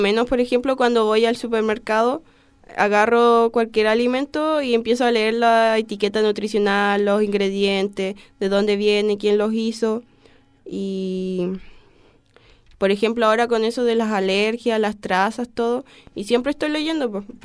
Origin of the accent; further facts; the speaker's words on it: Osorno, Los Lagos, Chile; Sí, yo soy acá. Yo soy de Osorno.